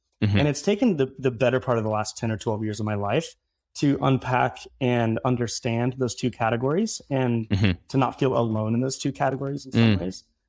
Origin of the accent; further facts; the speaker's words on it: Midwest, United States; now in New York, United States; So I've been in New York coming up on 7 years. I grew up in the Midwest.